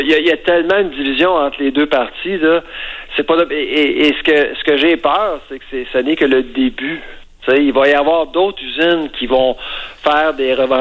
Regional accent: Quebec, Canada; Puis moi, je viens des cantons de l'Est

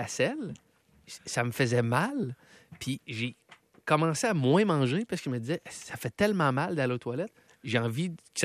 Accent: Quebec City, Quebec, Canada; Je vais aux fêtes à Québec, je viens de Québec

